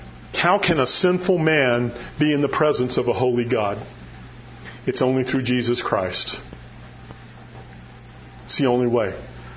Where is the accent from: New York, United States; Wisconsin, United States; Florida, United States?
Florida, United States; You know, I appreciate dryness because I grew up in Florida.